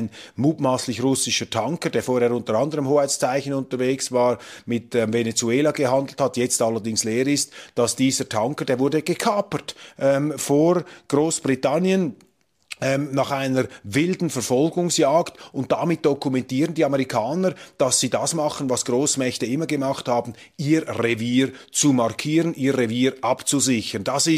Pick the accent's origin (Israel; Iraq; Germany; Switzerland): Switzerland; als Schweizer ist mir diese Grossmachtpolitik unheimlich